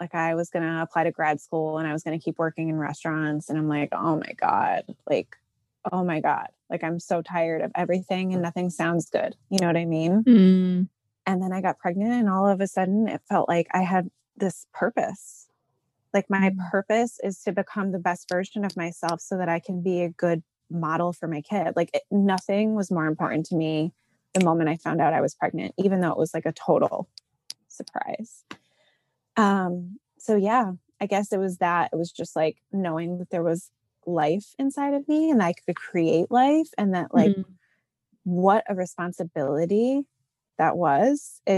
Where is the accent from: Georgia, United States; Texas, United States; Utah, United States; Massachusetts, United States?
Massachusetts, United States; moved away; also born or lived in Hawaii; I'm originally from Massachusetts.